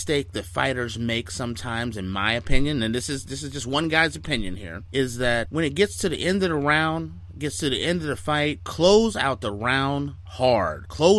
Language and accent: English; Cleveland, Ohio, United States; born there; considering I was born in the Cleveland, Ohio area.